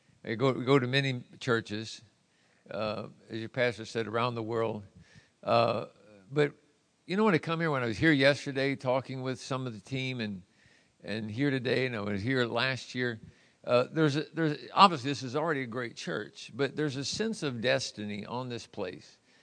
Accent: St. Louis, Missouri, United States; I was raised in St. Louis, Missouri.

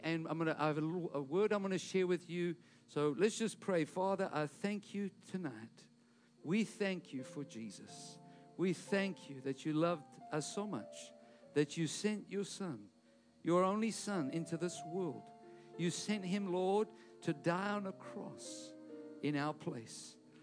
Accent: South Africa; also born or lived in Detroit, Michigan; You know, in South Africa, where I grew up, I was born in Michigan, Detroit, but where I grew up in South Africa, and we pastored a church in Cape Town

